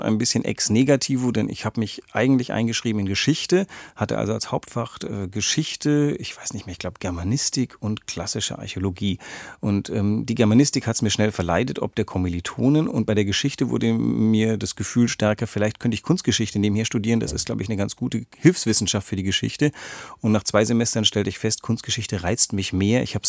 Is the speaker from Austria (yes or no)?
no; Greece; Ich bin in Griechenland groß geworden.